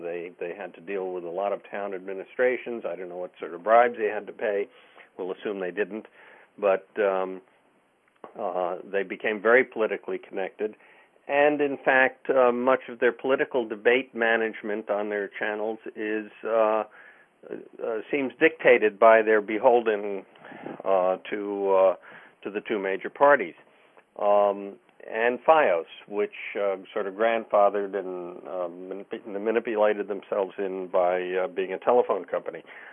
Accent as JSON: {"language": "English", "region": "New York", "country": "United States", "said": "I'm from Long Island."}